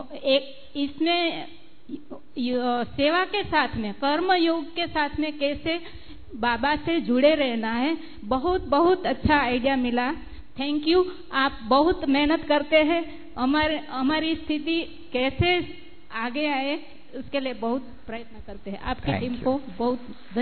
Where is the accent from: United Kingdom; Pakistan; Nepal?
United Kingdom; मैं GGRC Gujarat global retreat centre से आई हूँ, वैसे ओरिजिनली मैं UK से आई हूँ। भाई जी, मैं जब UK में थी